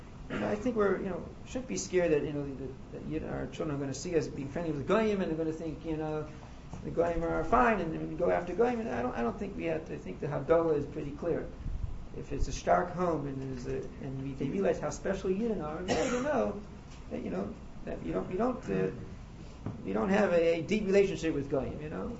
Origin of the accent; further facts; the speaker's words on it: Kansas City, Missouri, United States; I mean, growing up in Kansas City, you know, we had our own little baseball team and everything.